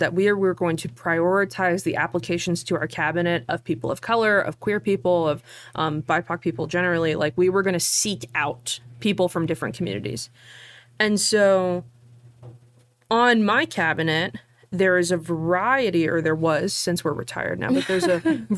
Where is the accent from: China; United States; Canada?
United States; Orlando, Florida; I mean, Orlando's my hometown, so, like, UCF is our university.